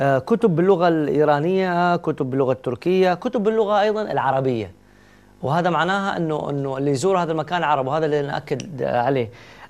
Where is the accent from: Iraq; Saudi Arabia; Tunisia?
Saudi Arabia; نحن جايين من السعودية على هذا المكان في السويد.